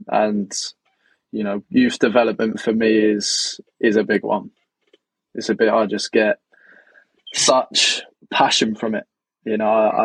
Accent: South East England, United Kingdom; I'm 26 years old. I'm from Surrey.

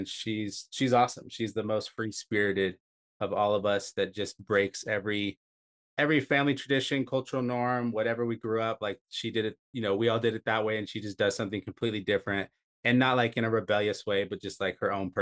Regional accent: California, United States; I was born in SoCal. I grew up in NorCal. I met my wife in Baja Cal, and now I live in Los Angeles. For me, the best coast is the West Coast.

